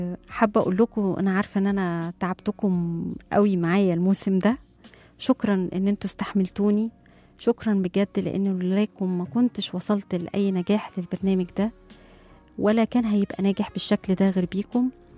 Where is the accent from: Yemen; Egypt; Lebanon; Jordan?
Egypt; بتخلينا فرحانين أن احنا مصريين